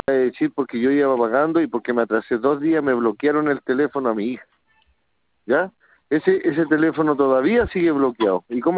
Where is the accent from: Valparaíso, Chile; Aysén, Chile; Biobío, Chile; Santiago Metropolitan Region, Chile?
Biobío, Chile; Talcahuano; Yo soy de Talcahuano.